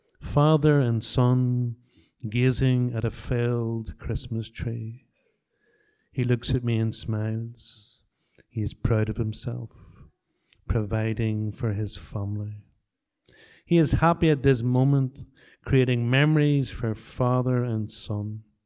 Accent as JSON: {"language": "English", "town": "Belfast", "region": "Northern Ireland", "country": "United Kingdom", "said": "To be fair, we are both from Belfast and don't know our trees that well."}